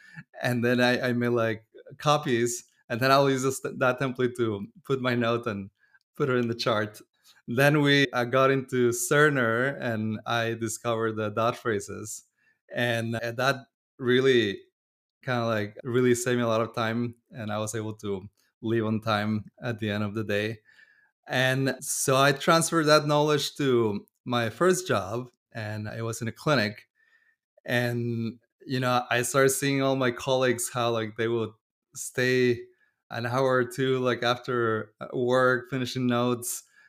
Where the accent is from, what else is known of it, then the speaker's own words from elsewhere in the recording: Mexico; moved away as an adult; now in United States; So I'm originally from Mexico. I went to medical school over there. And then I always had the idea to come to the US for residency.